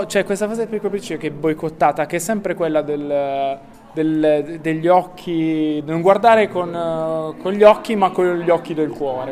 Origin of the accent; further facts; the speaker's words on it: Bari, Apulia, Italy; sono barese, tifo per il Bari.